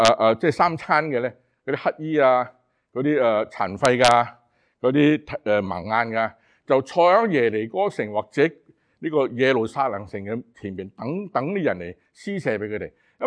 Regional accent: China; 即系好似我哋中国人过年咁嘅

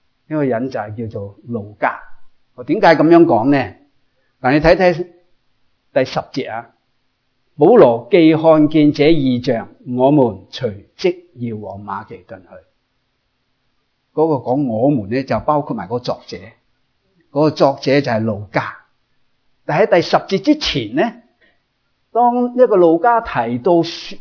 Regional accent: China; 亦都系要我哋中国人喺呢一个21世纪嘅时候

